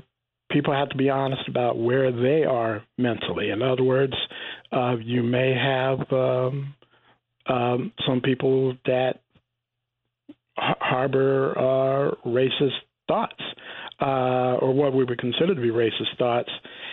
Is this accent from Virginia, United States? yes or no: yes; Richmond, Virginia, United States; And in my hometown of Richmond, Virginia, of course, for anyone who's been there, you know there is a avenue, Monument Avenue